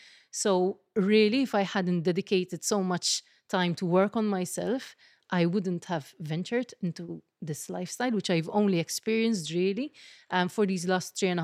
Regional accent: South Africa; now in Malta; I am South African. I've been living in Malta for 12 years. I'm on the wrong side of the 30s.

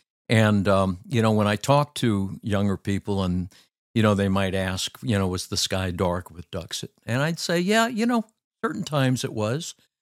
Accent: Palo Alto, California, United States; I grew up in Palo Alto and hunted the bay quite a bit.

